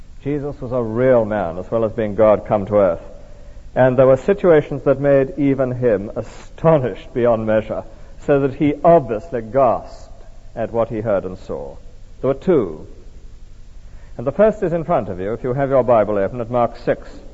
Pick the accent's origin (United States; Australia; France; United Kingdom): United Kingdom; Tonypandy, Wales; It was the years of the Great Depression when I was growing up in Tonopandi, Rhondda Valley.